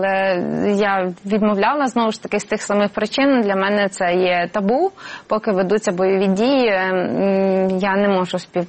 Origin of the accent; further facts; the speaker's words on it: Brody, Lviv Oblast, Ukraine; я сама також родом з Броді і фактично біля цієї синагоги виросла.